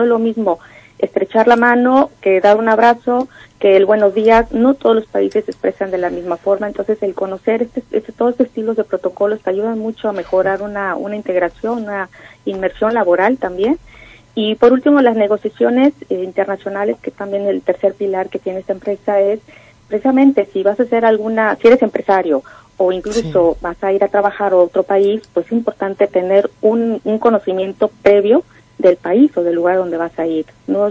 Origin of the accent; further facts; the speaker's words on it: Mexico; now in Spain; es que te acogen muy bien siendo mexicana